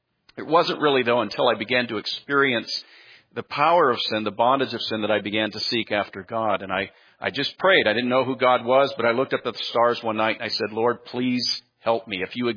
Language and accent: English; Vacaville, California, United States; born there; So anyway, so I was born in California, Vacaville, California.